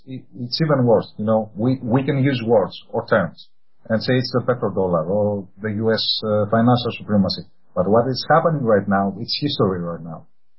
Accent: Greece; English is a second language; I come from Greece, you know, we're a victim also of the U.S. policy.

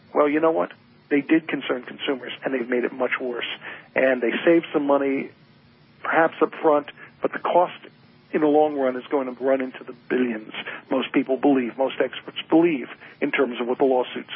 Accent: New York, United States; now in Detroit, United States; Route 35, where I grew up outside of New York.

